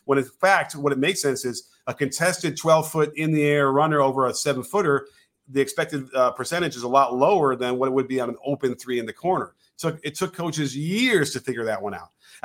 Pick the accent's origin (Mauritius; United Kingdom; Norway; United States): United States; Chicago, Illinois; So, okay, full disclosure, I grew up in Chicago.